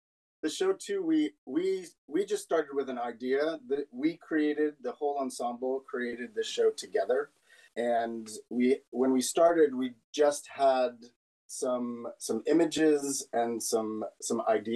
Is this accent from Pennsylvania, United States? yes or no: no; Danvers, Massachusetts, United States; Somehow my hometown of Danvers, Massachusetts gets roped into this show, and it's kind of like a love story to growing up in suburban America in the 1980s.